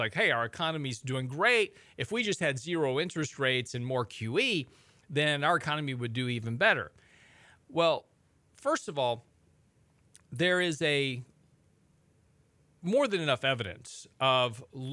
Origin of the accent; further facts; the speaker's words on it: Texas, United States; That I was from Texas, and they wanted to know whether or not we all had cattle and oil wells.